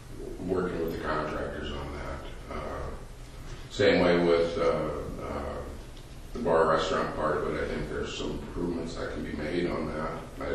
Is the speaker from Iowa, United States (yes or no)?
yes; Iowa, United States; now in 50 Lakes, United States; Born and raised in Northwest Iowa, moved up to 50 Lakes about 8 years ago.